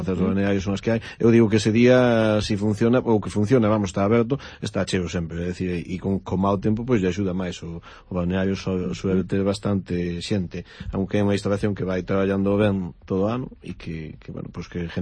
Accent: Galicia, Spain; Sí, se chova, que chova, nunca había dito como galegos, ¿no?

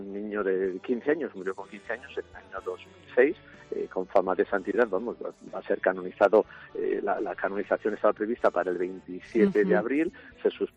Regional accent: Cuenca, Castilla-La Mancha, Spain; nosotros somos de Cuenca. Yo estoy en el seminario, soy el rector del seminario diocesano de Cuenca

